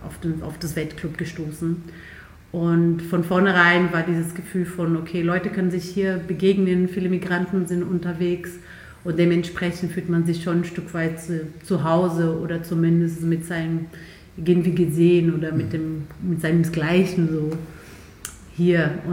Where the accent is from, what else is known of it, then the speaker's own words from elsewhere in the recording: Brazil; now in Germany; In dem Land, in dem Bundesland, wo ich aufgewachsen bin, ist Samba leider würde ich sagen, nicht so ganz präsent.